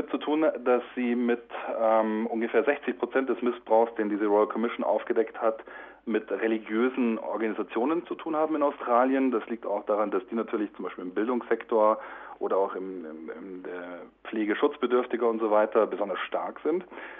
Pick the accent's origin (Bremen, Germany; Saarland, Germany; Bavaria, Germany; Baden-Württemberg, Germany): Bavaria, Germany; vielleicht auch rund um Köln oder wo ich herkomme, aus Bayern haben